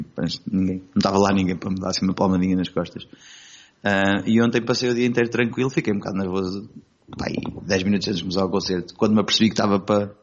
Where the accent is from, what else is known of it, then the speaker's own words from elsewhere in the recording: Telhadela, Centro, Portugal; Sou de Telhadela. Havia lá uma escola.